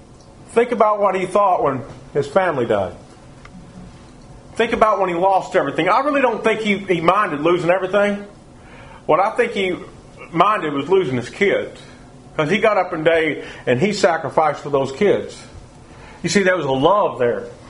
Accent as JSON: {"language": "English", "region": "Texas", "country": "United States", "said": "Man, I'm from Texas. I can handle it."}